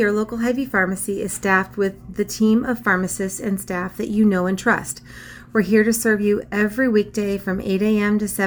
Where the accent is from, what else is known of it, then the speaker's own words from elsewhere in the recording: Iowa, United States; I'm originally born and raised in Iowa. We'll never leave Iowa. I live just north of town on a farm.